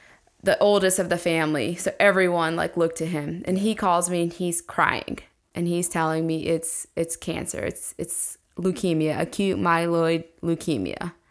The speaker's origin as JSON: {"language": "English", "town": "Marrero", "region": "Louisiana", "country": "United States", "tie": "born there", "said": "Yeah, West Bank. I was born in Marrero. That's where I was born."}